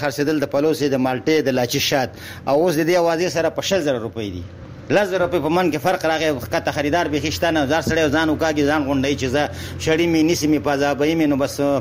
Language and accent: Pashto; Jalalabad, Nangarhar, Afghanistan; moved away; زه د جلال آباد یم